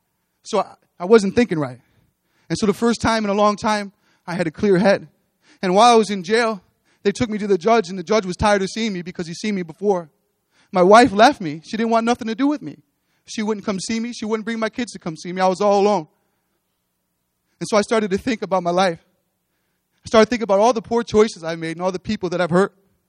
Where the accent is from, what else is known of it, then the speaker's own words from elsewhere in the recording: Batavia, United States; I'm here from Batavia. I grew up here, and this is where I went to school, and this is where I made all of my friends.